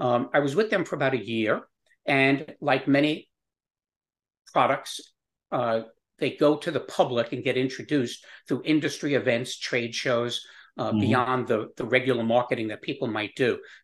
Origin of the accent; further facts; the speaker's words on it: Florida, United States; I moved to Atlanta from Florida, which is where I lived at the time. Loved where I lived. It was up by a beautiful lake, Lake Lanier, just a little bit north of you, where you are. And it was nice. I did miss the coast, which is where I grew up